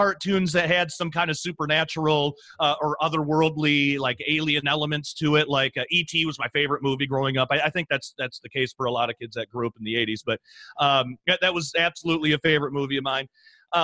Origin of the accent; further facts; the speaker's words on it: Michigan, United States; born there; I was born in 1984 in Michigan.